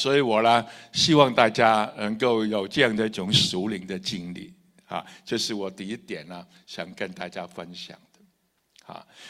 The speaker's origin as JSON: {"language": "Chinese", "country": "Hong Kong", "tie": "born there", "said": "我的教会在这个木屋区木屋区里面的香港战后，我是战后出生的"}